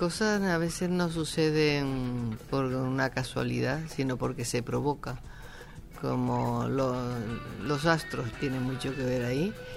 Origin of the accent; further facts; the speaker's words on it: Canary Islands, Spain; ahí pues me salió esa parte isleña que tengo. Decía, bueno, esto es mi tierra.